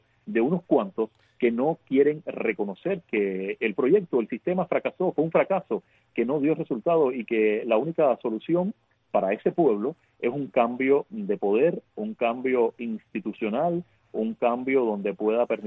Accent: Cuba; moved away; Somos cubanos que hemos emprendido una vida nueva aquí en esta gran nación.

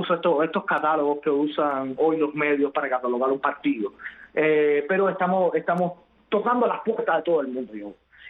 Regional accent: Cuba; nosotros no somos norteamericanos, somos cubanos y nos interesamos por nuestro pueblo

